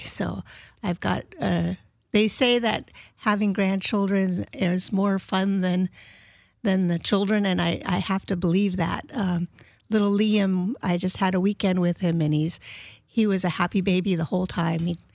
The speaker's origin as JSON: {"language": "English", "town": "Seattle", "region": "Washington", "country": "United States", "tie": "born or raised there", "also_born_or_lived": "Montana", "said": "I was born in Montana and raised in Seattle. I grew up in Montlake, so I'm a local."}